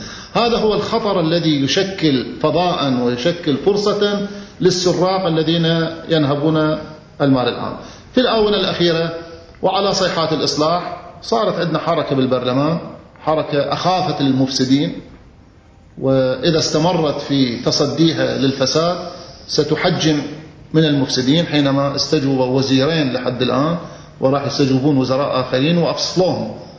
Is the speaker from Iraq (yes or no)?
yes; Mosul, Nineveh, Iraq; إذا انتهت داعش عندنا في الموصل بالذات،